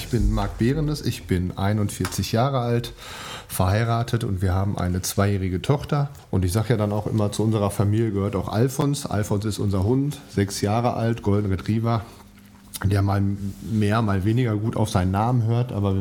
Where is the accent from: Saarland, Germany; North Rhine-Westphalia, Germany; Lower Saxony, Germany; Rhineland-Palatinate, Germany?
North Rhine-Westphalia, Germany; Werl; born there; Das bin ich nicht in Hamm, das bin ich in Werl, der kleinen Wallfahrtsstadt Werl, Kreis Soest.